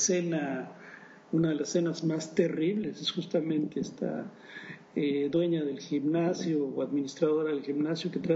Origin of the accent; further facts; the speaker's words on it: Mexico; mucho de la película habla de lo que somos los mexicanos.